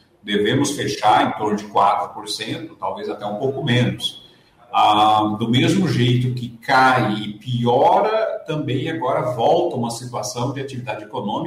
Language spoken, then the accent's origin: Portuguese; Brazil; O Brasil, você e eu como brasileiros, o Brasil não é para amadores.